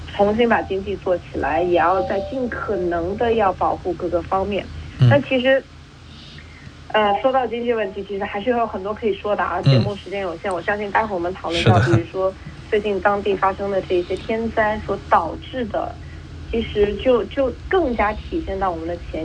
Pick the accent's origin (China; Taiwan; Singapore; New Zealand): New Zealand; 那我自己作为一名新西兰人，也作为一名在国会工作的国会议员